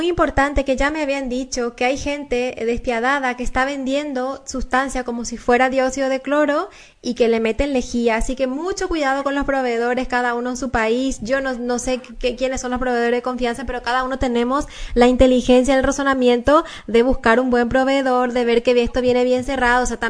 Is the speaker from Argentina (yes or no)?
no; Paraguay; yo como paraguaya también tengo que decir que los paraguayos salieron a la calle